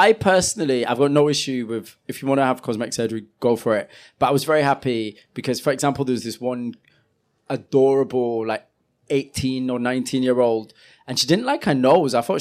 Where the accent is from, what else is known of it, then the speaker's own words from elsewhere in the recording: Huddersfield, Yorkshire and the Humber, United Kingdom; To be completely honest, I'm from Huddersfield.